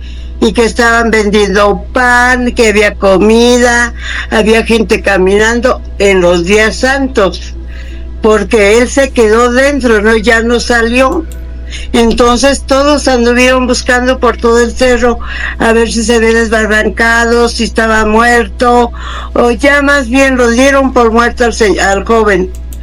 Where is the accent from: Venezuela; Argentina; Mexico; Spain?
Mexico; Tamazula, Jalisco; Yo soy de Tamazula, Jalisco